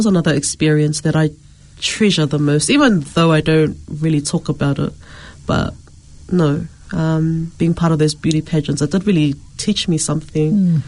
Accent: Auckland, New Zealand; I grew up in East Auckland.

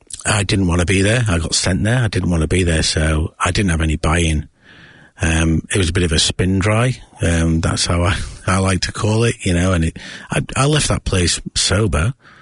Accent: Yorkshire and the Humber, United Kingdom; Growing up in South Yorkshire in England, you know, very much a pub culture.

